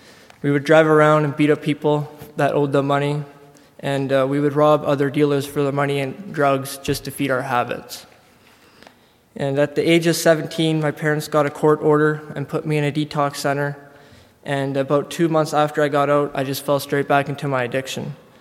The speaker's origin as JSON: {"language": "English", "town": "Lethbridge", "region": "Alberta", "country": "Canada", "said": "I'm 21 years old. I'm from Lethbridge, Alberta."}